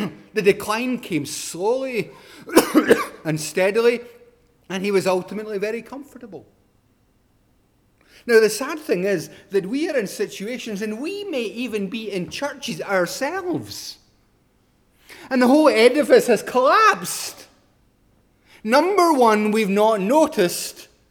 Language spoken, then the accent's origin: English; Paisley, Scotland, United Kingdom; also born or lived in Isle of Skye; I grew up partly in Paisley, partly in the island of Skye.